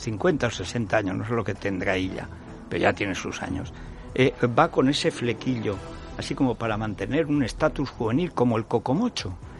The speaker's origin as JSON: {"language": "Spanish", "region": "Castilla-La Mancha", "country": "Spain", "tie": "born or raised there", "said": "que en la parte del señorío de Molina que da mi pueblo, que hay muchísimas zonas con pueblos que tienen 4 habitantes, 20, 30, y además con kilómetros de por medio."}